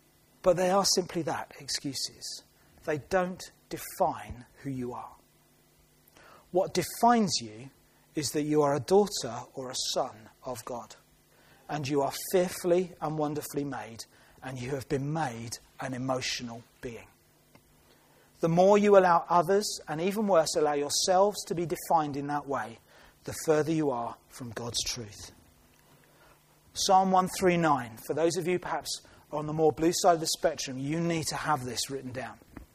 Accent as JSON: {"language": "English", "country": "United Kingdom", "said": "our culture shapes that perhaps we might be more blue than red, just by being British."}